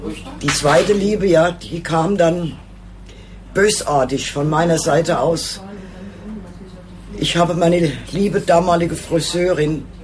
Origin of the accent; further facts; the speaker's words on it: Frankfurt, Hesse, Germany; born there; Ich bin eine echte Seckbacherin. Ich bin in Seckbach geboren, jawohl.